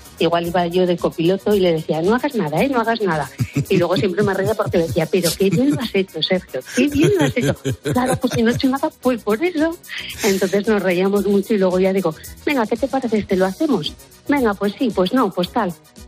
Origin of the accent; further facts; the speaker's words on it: Aragon, Spain; porque soy muy insistente, como buena maña, cabezota